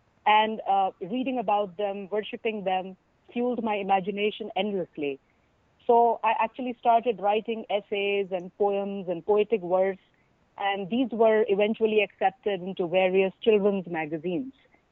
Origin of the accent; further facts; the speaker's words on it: New Delhi, Delhi, India; now in Herndon, United States; I actually live in Virginia, in a very scenic place called Herndon with my husband. And originally, I come from New Delhi in India.